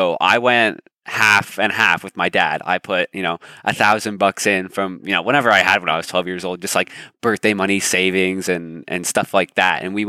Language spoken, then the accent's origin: English; Toronto, Ontario, Canada; 17 years old. I'm born and raised in Canada. So born in Toronto, I live, you know, 45 minutes outside the GTA, so repping that Canadian flag hard.